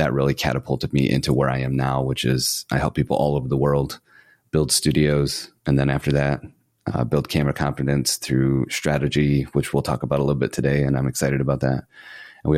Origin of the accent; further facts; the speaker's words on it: Flint, Michigan, United States; I'm originally from Flint, Michigan, where I was born and raised up until a couple of years ago.